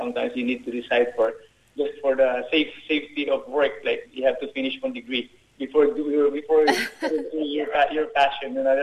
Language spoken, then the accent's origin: English; Cagayan de Oro, Northern Mindanao, Philippines; I grew up in Cagayan de Oro with a musical family.